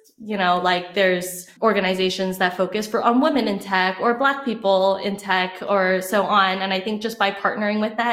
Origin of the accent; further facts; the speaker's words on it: California, United States; And for me, growing up in Silicon Valley and being around, you know, tech